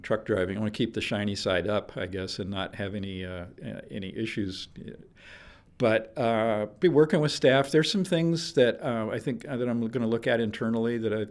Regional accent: Seattle, Washington, United States; I grew up in Seattle, and right now I'm living in a small town outside of Seattle

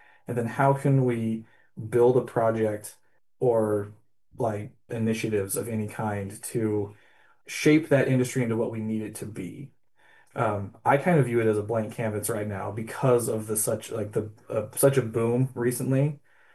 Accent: Sitka, Alaska, United States; I grew up there in Sitka. I moved there when I was a kid, and all my formative years were there.

